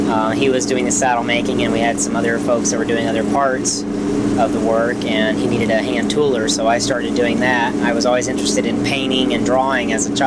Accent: Danville, Virginia, United States; born there; I was born in Danville, Virginia, 1956. And my family originated there.

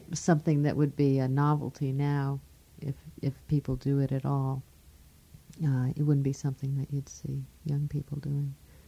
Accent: Ireland; I'm Irish, and so there's always the character we have is Paddy or Pat

